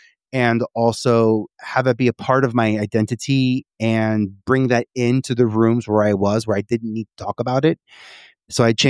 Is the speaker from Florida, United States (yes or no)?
no; Staten Island, New York, United States; accent: Staten Island; And also I lost my Staten Island accent in like 2 months. I went home freshman year for different Thanksgiving. I was like, wait, we really sound like this?